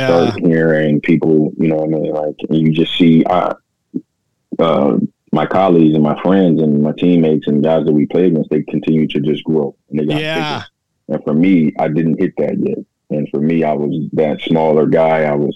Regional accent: Houston, Texas, United States; You know, being growing up in Texas and Houston, you know, football is everything, you know?

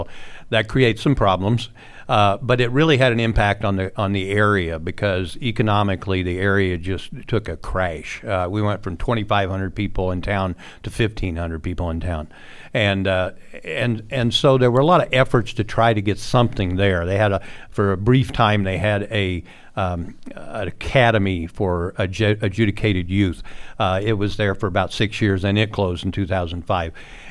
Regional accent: Tarkio, Missouri, United States; I was a school counselor at that time, and I was from Tarkio

